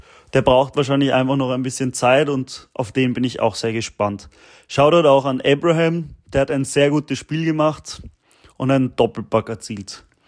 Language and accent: German; Austria; Und das freut mich als Österreicher natürlich